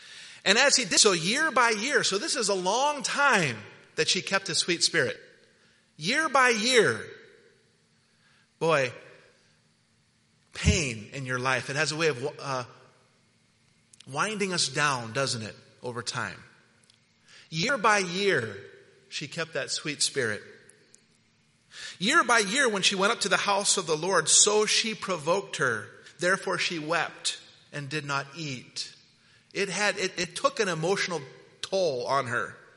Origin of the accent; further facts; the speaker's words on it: Utah, United States; And I wouldn't recommend that. And I grew up in Utah, so I know.